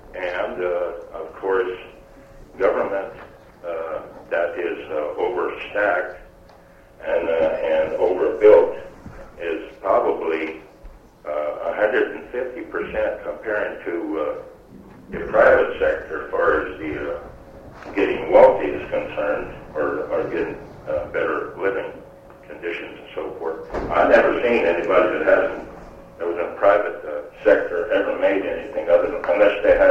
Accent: Bigway, Alaska, United States; I'm from Bigway, Alaska here. I've been here for over 20 years

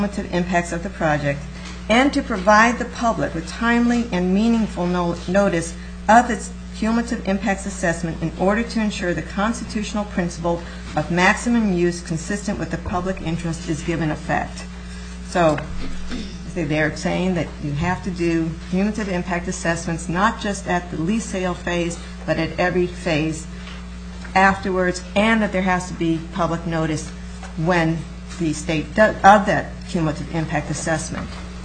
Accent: Juneau, Alaska, United States; I'm from Juneau, Alaska

